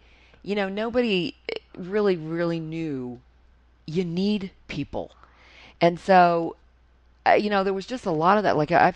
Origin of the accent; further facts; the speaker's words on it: Florida, United States; also born or lived in Dallas; Well, I mean, I grew up in Florida. Yeah. I grew up my whole life near the water